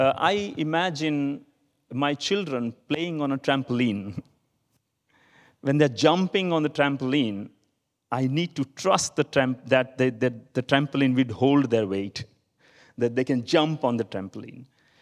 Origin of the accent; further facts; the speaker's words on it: India; I come from India, and I have lived all my life with people who have what is generally considered Eastern religions.